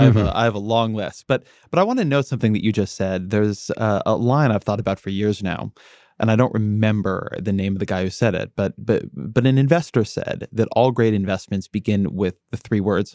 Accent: United States; So I'm American.

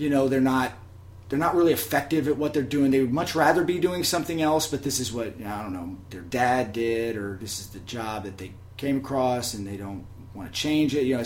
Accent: Tennessee, United States; Well, I had a childhood friend growing up in Tennessee

